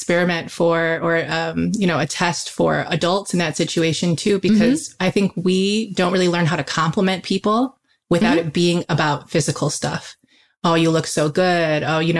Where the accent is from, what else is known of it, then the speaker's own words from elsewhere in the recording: Midwest, United States; Like I didn't have parents, again, growing up in the Midwest